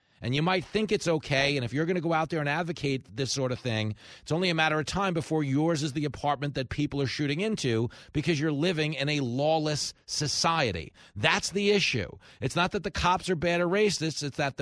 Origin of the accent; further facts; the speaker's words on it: New York, United States; I know you grew up in Brooklyn. I grew up on Long Island. As New Yorkers, we're not generally given to stories about Boston athletes